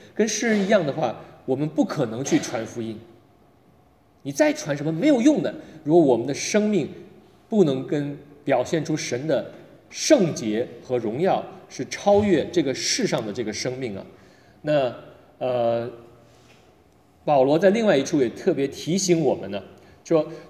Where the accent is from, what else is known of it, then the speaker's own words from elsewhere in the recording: China; 我是属虎的。就但是因为我从小在大陆长大，我不是太这个用习惯这种方式，